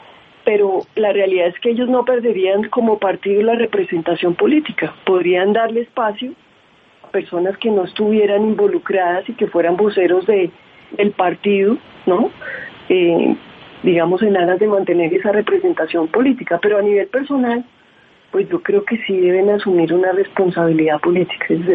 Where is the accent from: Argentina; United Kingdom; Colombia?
Colombia; en lo personal como colombiana, me ha impactado